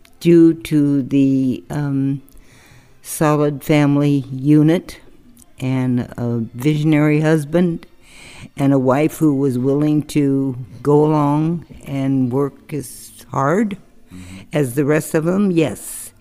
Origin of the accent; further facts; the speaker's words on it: Anaheim, California, United States; also born or lived in Santa Ana / Tustin; I grew up in Anaheim and married and moved to Santa Ana and Tustin. That was my home forever, and my parents were there